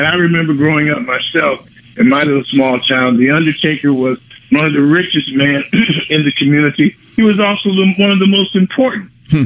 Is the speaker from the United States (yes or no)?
yes; Chicago, Illinois, United States; Now, I'm actually from Chicago. My IMDb page, for some odd reason, is from Pittsburgh. But I'm actually from Chicago.